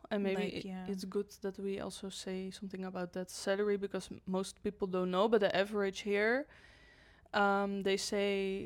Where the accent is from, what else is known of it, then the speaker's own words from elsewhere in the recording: Netherlands; now in Portugal; I think it's pretty similar to my hometown and maybe even more expensive than that, which is crazy because I'm from the Netherlands.